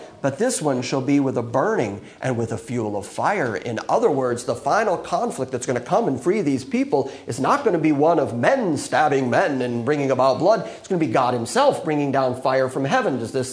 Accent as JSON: {"language": "English", "country": "Ireland", "said": "I'm Irish. He wasn't born after the lineage of Ireland."}